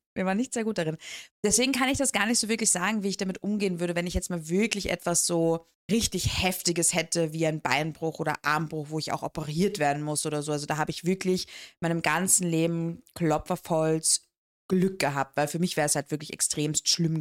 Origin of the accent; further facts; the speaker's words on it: Dortmund, North Rhine-Westphalia, Germany; Ich bin in Dortmund aufgewachsen.